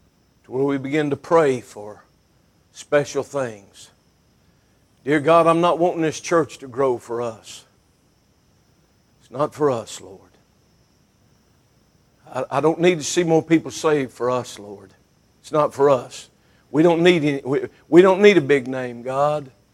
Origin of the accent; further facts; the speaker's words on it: Winston-Salem, North Carolina, United States; I grew up in South Fork off of Country Club Road in Winston-Salem for a portion of my growing up years after my adopted dad come into my world.